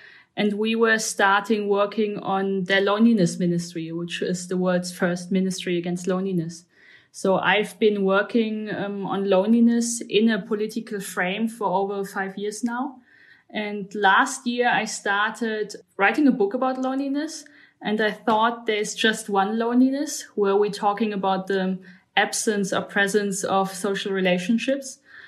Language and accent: English; Germany; I'm 30 years old. I'm from Germany.